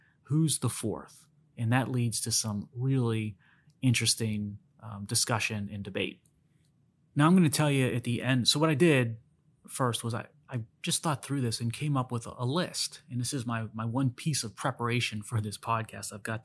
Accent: Pittsburgh, Pennsylvania, United States; And Dave Parker was during, you know, in his heyday when I was a kid growing up in Pittsburgh.

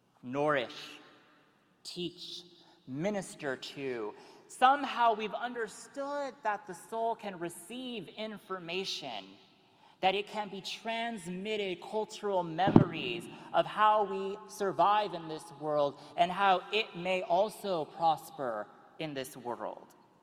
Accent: California, United States; such as my home state being under fire for about 9 months out of the year, California.

